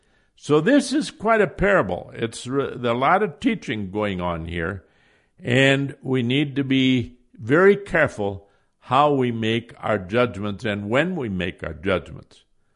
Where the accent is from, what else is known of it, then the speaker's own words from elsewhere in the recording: Iowa, United States; I grew up in Iowa, and we had different towns.